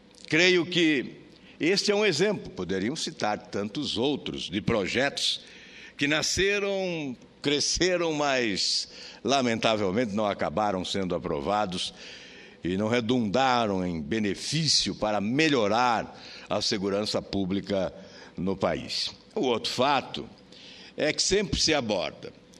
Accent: Paraná, Brazil; lá no meu estado do Paraná

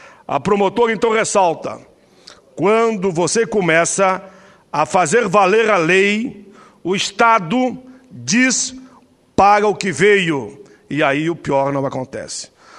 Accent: Caxias do Sul, Rio Grande do Sul, Brazil; born there; Canoas, minha cidade de origem política, que nasci em Caxias

